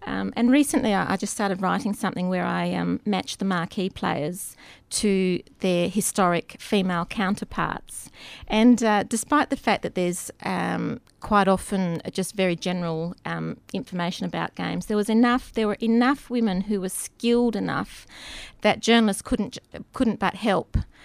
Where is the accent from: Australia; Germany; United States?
Australia; South Australia; I grew up in South Australia